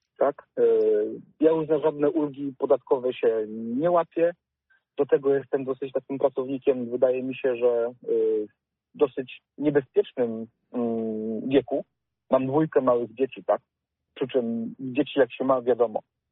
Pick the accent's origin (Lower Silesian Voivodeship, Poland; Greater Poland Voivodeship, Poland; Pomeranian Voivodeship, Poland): Greater Poland Voivodeship, Poland; Poznań; Ja jestem tutaj z Poznania